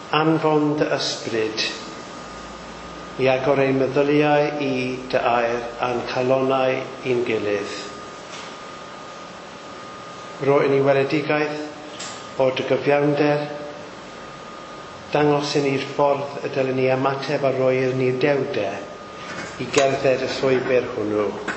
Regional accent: Caerleon, Wales, United Kingdom; bachgen o Casnewydd o Meindi ydw i yn reiddiol a dyna lle es i yn ôl fel cyrraedd ar ôl cael fy magu'n Caerleon

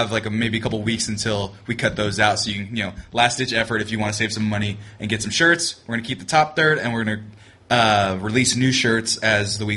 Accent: Fresno, California, United States; it's going to be 1UP Video Games out of Fresno, California, my hometown.

